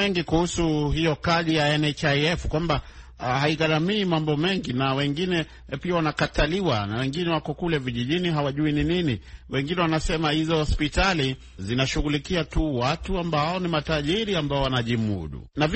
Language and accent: Swahili; Kenya; mimi natokea huko Kenya